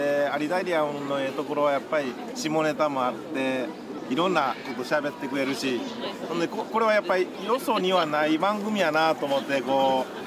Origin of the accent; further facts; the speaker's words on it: Aridagawa, Wakayama, Japan; born there; now in Wakayama, Japan; 来たのは和歌山市の松江から来ました。生まれはあのゆきいろちゃんと一緒の相田川町小川の近く、2、300メートルぐらいしか離れてない。